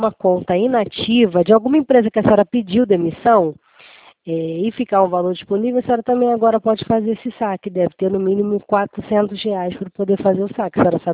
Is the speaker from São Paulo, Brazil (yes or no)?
no; Rio de Janeiro, Brazil; eu também sou daqui do Rio de Janeiro.